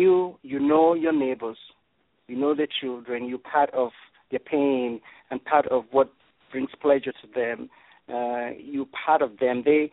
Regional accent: Eku, Delta, Nigeria; That's correct. I was born in the southern part of Nigeria. It's called Eku Delta State.

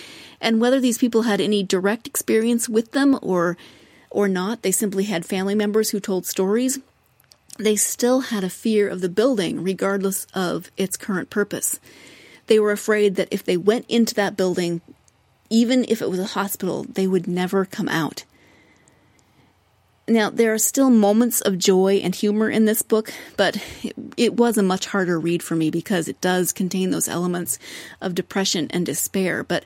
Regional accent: United States; Since I grew up in the States, I tend to think of the 50s from television as, you know, suburban moms, picket fences

